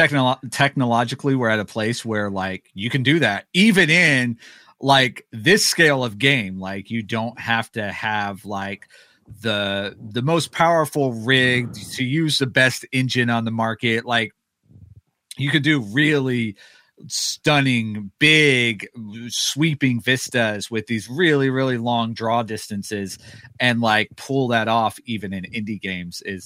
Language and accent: English; Texas, United States; that's just not something I ever had an opportunity to do growing up in the Texas Panhandle. That's completely flat.